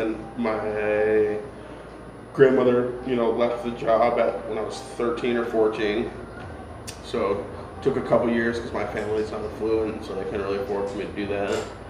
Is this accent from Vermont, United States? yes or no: yes; Baltimore, Vermont, United States; I'm from Vermont.